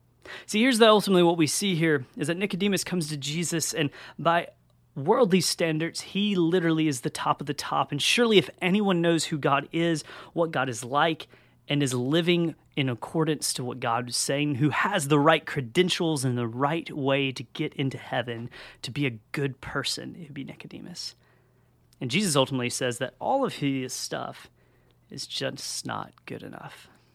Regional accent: Georgia, United States; I'm from Southwest Georgia, and so better or worse, tornadoes are kind of part of life.

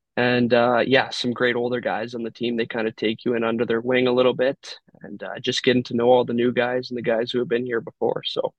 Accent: Kelowna, British Columbia, Canada; Kazel Ferner, another boy, Kelowna guy from my hometown. I grew up playing

